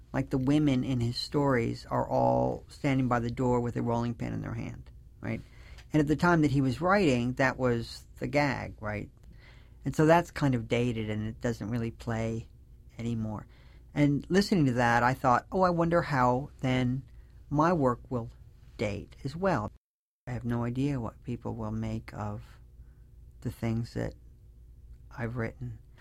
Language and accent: English; United States; And one of the ways in which I'm really an American, and it took living overseas to realize, is that I really do believe that hard work pays off